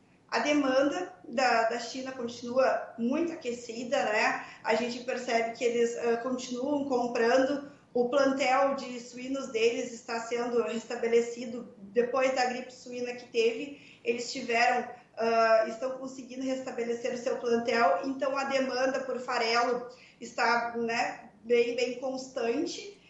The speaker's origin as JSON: {"language": "Portuguese", "region": "Rio Grande do Sul", "country": "Brazil", "said": "eu sou do Rio Grande do Sul, né? A nossa corretora fica em Pelotas, mas hoje eu estou em Sinop, aqui no Mato Grosso"}